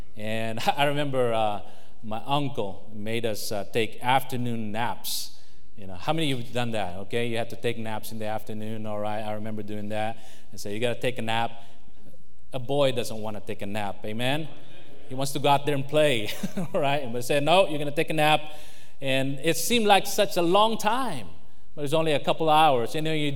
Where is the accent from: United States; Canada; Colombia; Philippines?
Philippines; I may tell you things we do as a Filipino